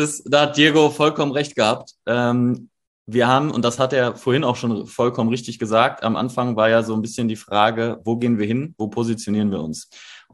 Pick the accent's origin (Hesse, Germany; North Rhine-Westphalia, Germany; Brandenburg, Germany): North Rhine-Westphalia, Germany; Dortmund; wir kommen aus Dortmund